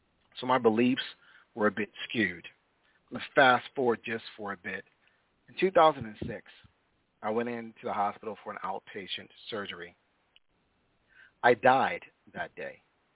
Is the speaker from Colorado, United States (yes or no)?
no; Baltimore, Maryland, United States; So I grew up in Baltimore City in a place called Northwest Baltimore, or Garrison, the Garrison area, also called Hanlon Park.